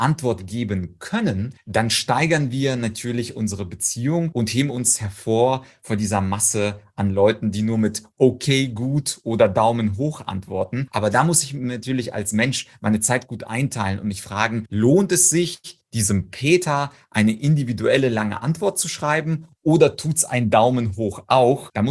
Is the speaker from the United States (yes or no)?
no; Ukraine; Ich komme zum Beispiel aus der Ukraine